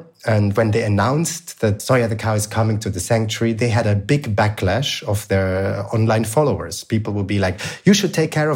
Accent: Zurich, Switzerland; I had received a scholarship from my hometown, Zurich, to spend 6 months in San Francisco as an art residency.

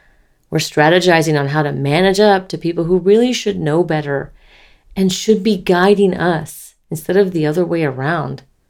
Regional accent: California, United States; I grew up in California and it didn't snow in my hometown.

